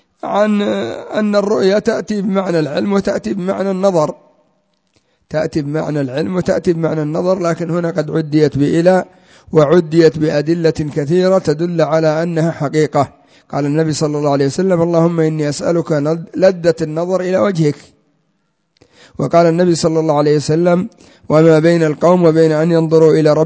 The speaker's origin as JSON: {"language": "Arabic", "country": "Yemen", "said": "عندنا في اليمن المخنيس اللوطي في الغالب، ولذلك الناس يستنكرون هذه الكلمة."}